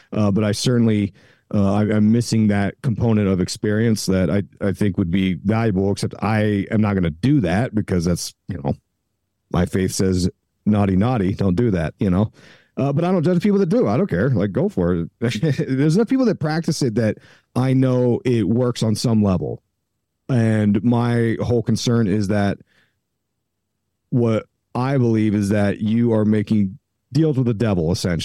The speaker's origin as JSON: {"language": "English", "region": "East Coast", "country": "United States", "tie": "born or raised there", "said": "And I grew up on the East Coast. We were obsessed"}